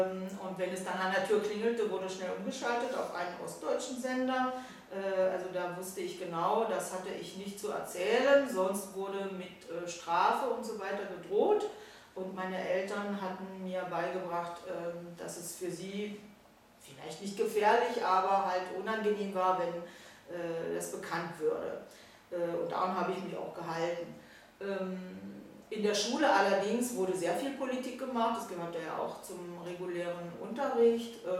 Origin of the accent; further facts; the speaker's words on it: Potsdam, Brandenburg, Germany; moved away as an adult; now in France; Ich bin 1956 in Potsdam geboren, in der ehemaligen DDR, und lebe seit 1977 in Frankreich.